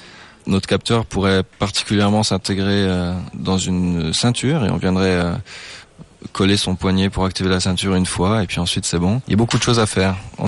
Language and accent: French; France; Moi, je suis français, donc ça me dérange pas de venir participer à un concours à Paris.